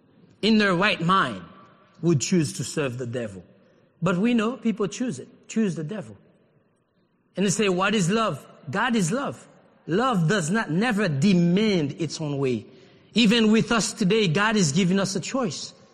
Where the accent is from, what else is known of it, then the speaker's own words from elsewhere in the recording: Haiti; we grew up in Haiti